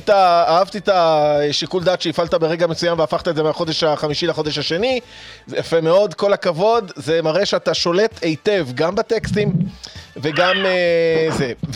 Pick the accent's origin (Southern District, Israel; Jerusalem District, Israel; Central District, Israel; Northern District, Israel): Jerusalem District, Israel; Jerusalem; אני כולה ירושלמי